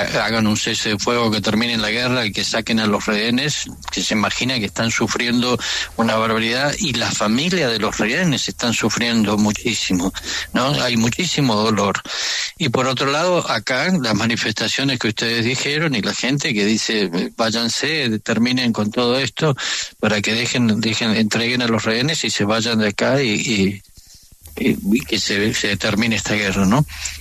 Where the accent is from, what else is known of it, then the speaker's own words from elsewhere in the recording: Buenos Aires, Argentina; Yo soy argentino, de Buenos Aires.